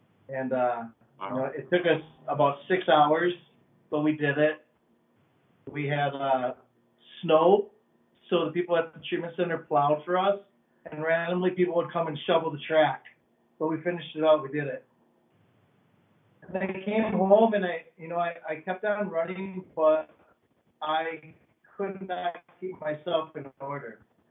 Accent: Oneida, United States; As a little kid, I grew up in Oneida, up on the reservation. And we didn't have bikes.

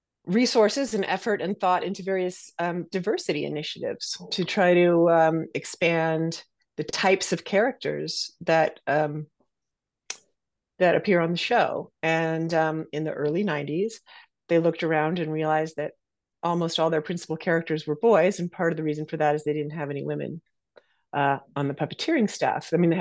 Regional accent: California, United States; I mean, I'm from California, my family's here.

